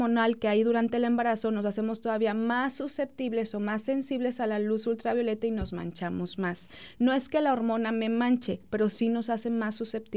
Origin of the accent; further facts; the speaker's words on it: Mexico; Porque somos, bueno, mexicanos